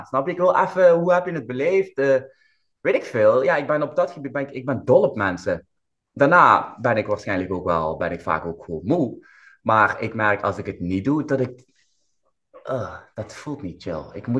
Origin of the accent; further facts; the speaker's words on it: Limburg, Netherlands; Ik ben opgegroeid in Limburg. En hier hebben we veel te maken met criminaliteit en drugsdealers. Dat we zo dicht bij de grens zitten. Ja, dus mooi, het is België, het is Duitsland.